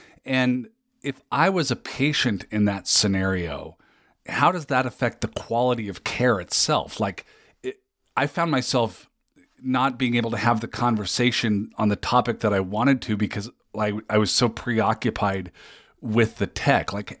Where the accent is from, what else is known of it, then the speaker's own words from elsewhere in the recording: Minnesota, United States; Yeah, no, I as a Minnesotan, I feel you on that one.